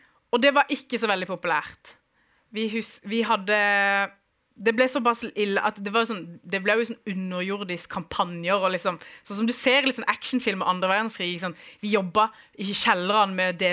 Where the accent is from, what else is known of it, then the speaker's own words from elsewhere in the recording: Iran; now in Norway; Men jeg er kurder fra Iran, og født der i 1992.